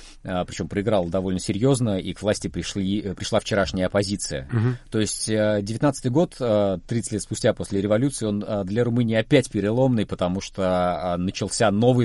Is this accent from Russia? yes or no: yes; Russia; Потому что я человек из России, в России выросший, и большую часть своей жизни там провел